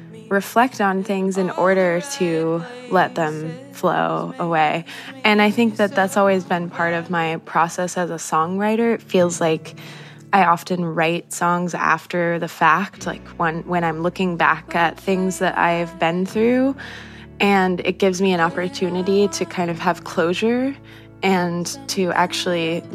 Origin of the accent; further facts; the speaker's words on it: Spruce Pine, North Carolina, United States; I grew up in Spruce Pine mostly. I definitely didn't love it there. It was very small and close-minded.